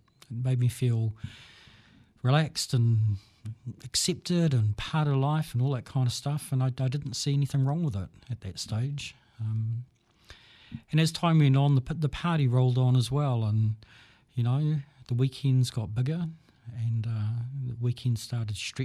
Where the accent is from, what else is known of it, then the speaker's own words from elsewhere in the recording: Auckland, New Zealand; I'm originally from Auckland, West Auckland, so drinking was part of our culture.